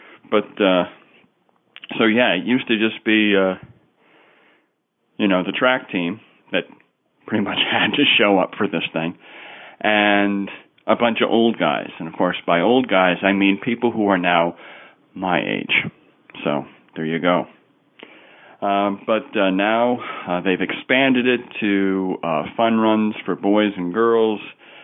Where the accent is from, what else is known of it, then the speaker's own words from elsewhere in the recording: Cicero, New York, United States; it's up, pardon me, up around where I grew up in Cicero, New York, and it's called the Cicero Swamp Rat Run.